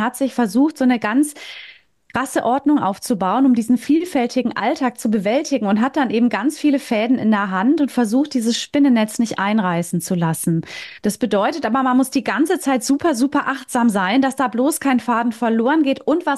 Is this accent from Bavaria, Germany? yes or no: no; Baden-Württemberg, Germany; ich komme aus dem Raum Stuttgart. Ich lebe hier mit meinem Mann und unseren drei Kindern